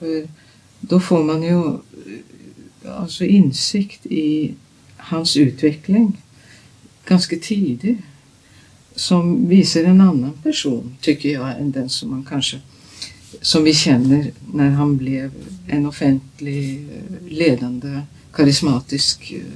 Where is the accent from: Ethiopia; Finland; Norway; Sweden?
Norway; Swedish is a second language; Lite paradoxalt naturligtvis eftersom jag är norsk